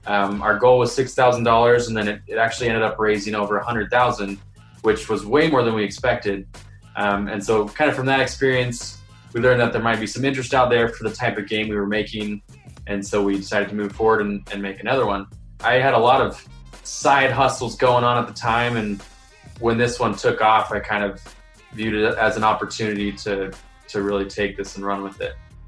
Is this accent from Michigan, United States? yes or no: no; Columbus, Ohio, United States; I am from Columbus, Ohio.